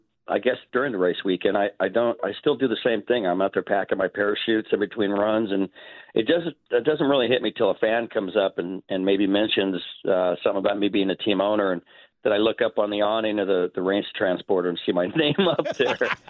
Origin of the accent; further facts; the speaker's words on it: California, United States; I grew up in California.